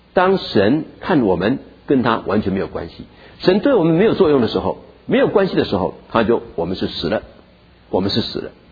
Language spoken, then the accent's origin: Chinese; China; 因为知道我们中国人不喜欢讲死，只喜欢讲活